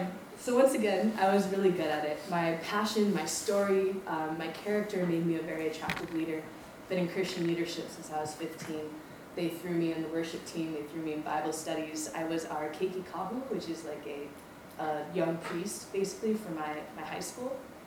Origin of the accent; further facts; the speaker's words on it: Maui, Hawaii, United States; I was born and raised on Maui to believing parents.